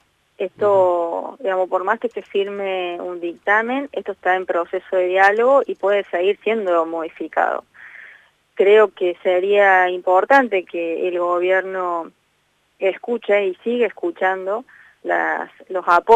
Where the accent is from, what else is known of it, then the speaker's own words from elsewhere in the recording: Argentina; que también debemos superar como argentinos.